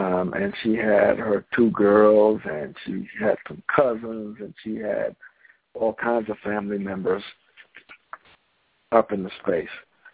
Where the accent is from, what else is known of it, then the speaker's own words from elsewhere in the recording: New York, United States; Highland Park, the New Yorkers rented a bus. So we were on a bus. We came from New York